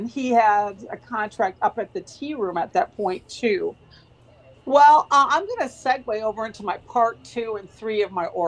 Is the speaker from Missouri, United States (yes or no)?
no; Michigan, United States; I'm originally from the Eastern Upper Peninsula